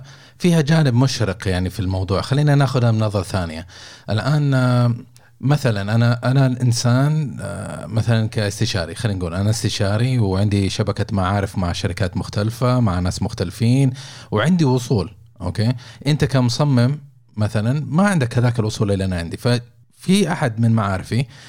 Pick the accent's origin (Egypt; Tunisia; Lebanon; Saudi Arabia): Saudi Arabia; تعرف اللي دارج عندنا في السعودية